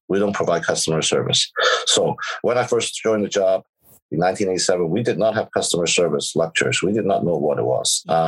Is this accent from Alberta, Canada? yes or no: no; Toronto, Ontario, Canada; growing up in Toronto, I grew up in East York. I went to Cardinal Newman. So I was used to the mixed population.